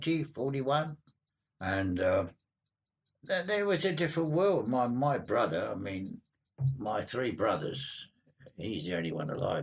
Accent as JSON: {"language": "English", "region": "London", "country": "United Kingdom", "tie": "born or raised there", "also_born_or_lived": "Hounslow", "said": "I was born in Hounslow, so I was told. My father, the dresser, sorry, we moved to the East End of London, somewhere in Aldgate, and we got bombed out twice."}